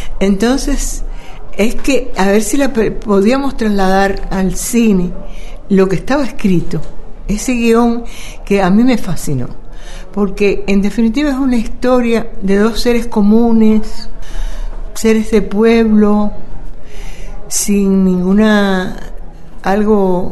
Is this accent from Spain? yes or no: no; Cuba; en un momento crítico en mi país, en Cuba.